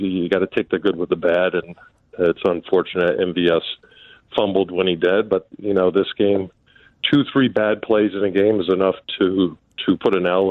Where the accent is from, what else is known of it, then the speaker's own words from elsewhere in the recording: East Coast, United States; When I first got there, you know, I came from the East Coast.